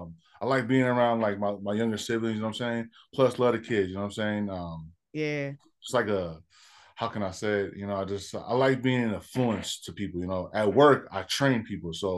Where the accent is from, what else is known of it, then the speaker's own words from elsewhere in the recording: San Diego, California, United States; also born or lived in Monterey / Cincinnati; I was born up in the Bay, Monterey, California. Moved to Cincinnati when I was little, from about 3 to 11. And then from the age of 11 to like in my, I want to say early 30s.